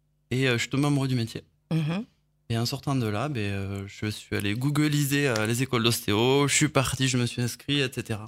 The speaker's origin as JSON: {"language": "French", "town": "Rodez", "region": "Occitanie", "country": "France", "tie": "born there", "said": "Je suis né à Rodez et j'habite à Rodez."}